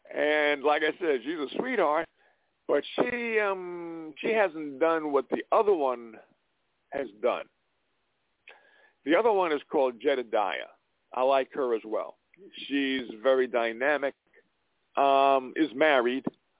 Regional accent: Montana, United States; I am from Montana. This is

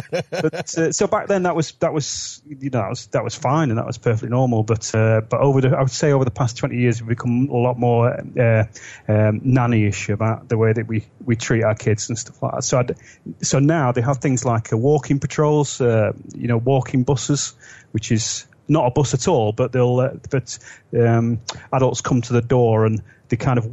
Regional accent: England, United Kingdom; Since I was a kid, you would easily, walk to school on your own. My dad actually put me on a train to Portsmouth, which is a 7-hour train journey

